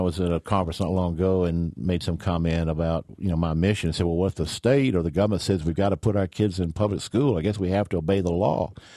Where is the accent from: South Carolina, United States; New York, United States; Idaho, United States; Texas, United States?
South Carolina, United States; And I'm from South Carolina